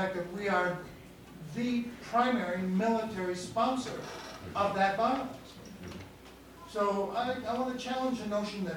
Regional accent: United States; I think we as an American people don't want to face the fact that we are brainwashed.

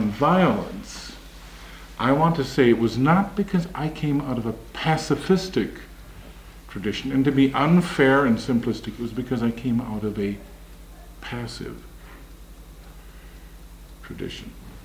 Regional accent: Mauston, Wisconsin, United States; I grew up in Mauston, Wisconsin, in a beautiful, beautiful, green, rural Norwegian ghetto that my mother's grandparents had immigrated to in the 1840s.

